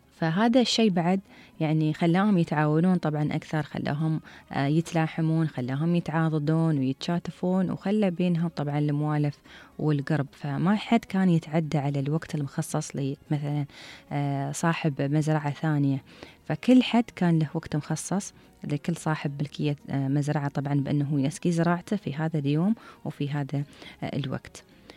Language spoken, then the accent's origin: Arabic; United Arab Emirates; مشهور عندنا في الامارات الشماليه